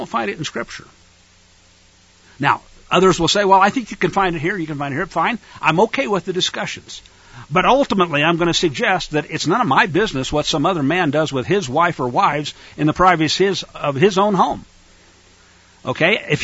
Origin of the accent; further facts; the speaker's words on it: Missouri, United States; I grew up in Missouri. We had what were called blue laws, sun god day laws.